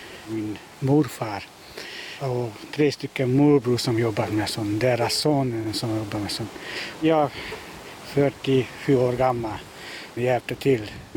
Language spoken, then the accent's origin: Swedish; Hungary; Swedish is a second language; now in Sweden; Den kommer från mitt hemland, från Ungern.